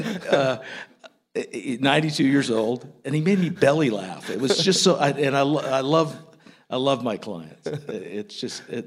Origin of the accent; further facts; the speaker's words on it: Portland, Oregon, United States; I am from the Portland, Oregon area. I've spent a lot of time here in New Mexico, though.